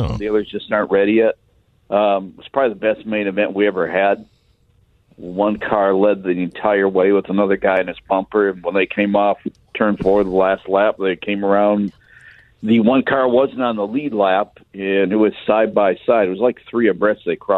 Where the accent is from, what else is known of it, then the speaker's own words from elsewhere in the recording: Detroit, Michigan, United States; 1960s Motown, which is my favorite music growing up in Detroit.